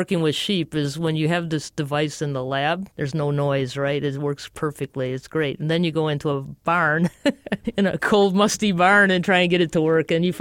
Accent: Detroit, Michigan, United States; now in Kansas, United States; and I'm originally from Detroit, so I'm not a farm person at all, and I'm in Kansas

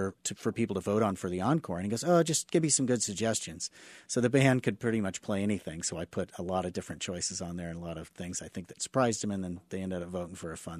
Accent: Kansas City, United States; I grew up in Kansas City. I'm raising my family here.

